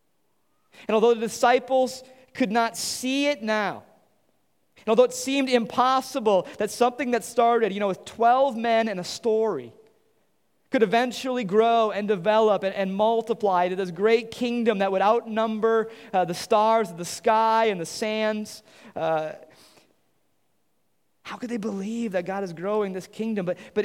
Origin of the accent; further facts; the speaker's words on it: Wisconsin, United States; I grew up near La Crosse, and there's a ski hill called Mount La Crosse